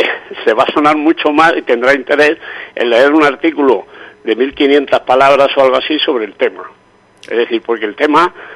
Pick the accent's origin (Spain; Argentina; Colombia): Spain; Mojácar, Andalusia; voy a dejar de escribir de mi pueblo, ya lo anuncio desde ahora. Pero antes de eso voy a contar lo que pienso hacer, porque me voy a hacer después de despedirme. Y me voy a despedir con una serie sobre mis preocupaciones en la Mojácar actual